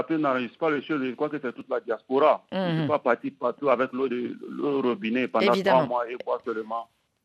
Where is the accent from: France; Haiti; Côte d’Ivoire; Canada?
Côte d’Ivoire; Oui, je suis né en Côte d'Ivoire et grandi en Côte d'Ivoire.